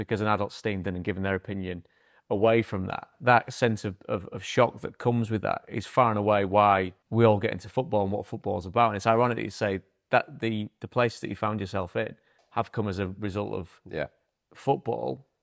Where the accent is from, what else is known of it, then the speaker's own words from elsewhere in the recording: Hull, Yorkshire and the Humber, United Kingdom; Born and bred in Yorkshire, up in Hull